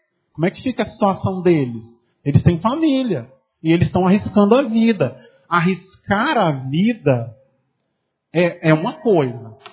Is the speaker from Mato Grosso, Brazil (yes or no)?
yes; Santo Afonso, Mato Grosso, Brazil; moved away as an adult; Eu saí de Santo Afonso quando eu tinha 19 anos, hoje eu tenho 34, mas eu me sinto sim pertencente àquela comunidade